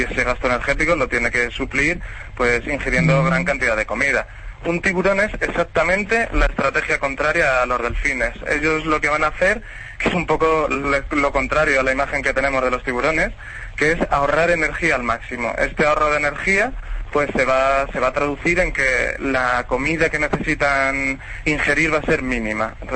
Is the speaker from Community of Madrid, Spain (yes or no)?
yes; Madrid, Community of Madrid, Spain; Sí, soy de Madrid.